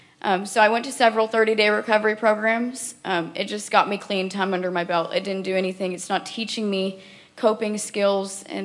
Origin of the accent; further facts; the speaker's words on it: Conway, Arkansas, United States; Like I said … I'm 22 years old. I'm from Conway, Arkansas.